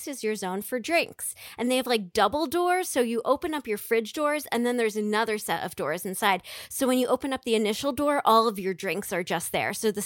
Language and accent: English; Brooklyn, New York, United States; I'm from Brooklyn.